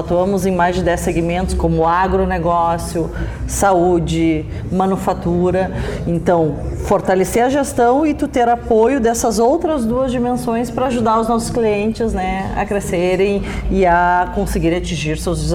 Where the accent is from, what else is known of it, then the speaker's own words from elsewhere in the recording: Rio Grande do Sul, Brazil; eu sou gaúcha